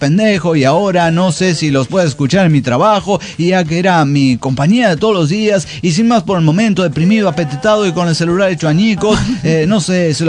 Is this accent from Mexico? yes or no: yes; Mexico City, Mexico; de Ciudad de México.